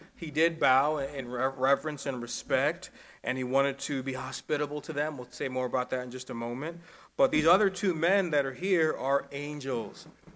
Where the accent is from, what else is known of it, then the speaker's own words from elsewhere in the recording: New York, United States; And I remember jokingly as a New Yorker when I first went down south that I was always very suspicious.